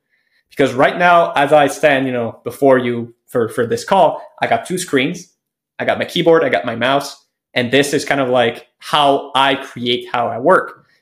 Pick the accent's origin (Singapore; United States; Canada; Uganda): Canada; Quebec; in general, I will say I'm from Quebec.